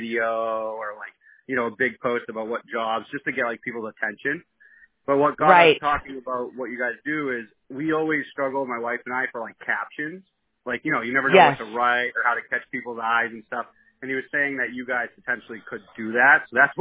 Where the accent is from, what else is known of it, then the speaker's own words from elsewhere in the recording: Easton, Massachusetts, United States; also born or lived in New Hampshire; we built homes in New Hampshire for like 6 years and then we moved back to Massachusetts. We're from Easton.